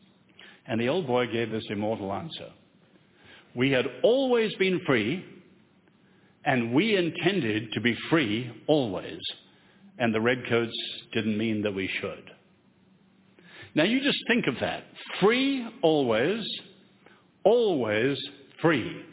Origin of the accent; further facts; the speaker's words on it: England, United Kingdom; why do I, as an Englishman, take such an interest in the United States?